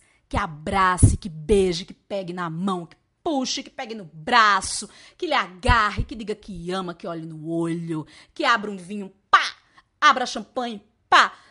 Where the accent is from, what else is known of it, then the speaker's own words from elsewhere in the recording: Aracaju, Sergipe, Brazil; Sou de Aracaju, um beijo pro povo de Aracaju, Praia da Atalaia. Um beijo, amo Aracaju.